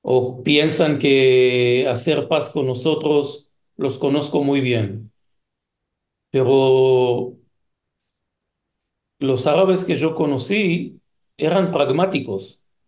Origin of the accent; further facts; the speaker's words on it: Israel; nosotros somos judíos israelíes y vivimos en el Medio Oriente, dentro de un lugar que está rodeado por árabes, por musulmanos